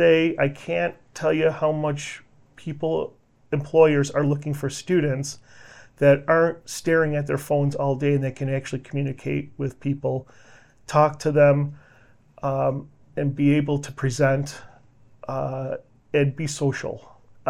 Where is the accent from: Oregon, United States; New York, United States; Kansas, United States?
New York, United States; moved away as an adult; when I came from New York to here